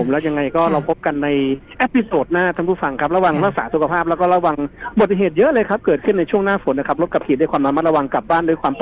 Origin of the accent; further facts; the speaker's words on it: Sukhothai, Thailand; อย่างสุโขทัยที่เป็นภูมิลำเนาผมเนี่ย